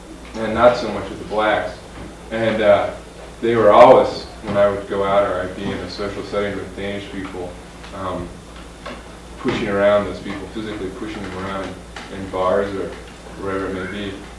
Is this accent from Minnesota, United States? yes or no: no; Kansas City, Missouri, United States; but I grew up in Kansas City, and from what all I could tell there, the racial tension was quite muffled, and I never really sensed any racial problems in that area.